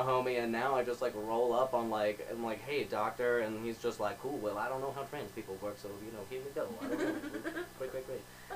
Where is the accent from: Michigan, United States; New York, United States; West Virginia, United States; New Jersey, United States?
West Virginia, United States; growing up in West Virginia, especially, like, everybody just kind of, like, drinks, like, a lot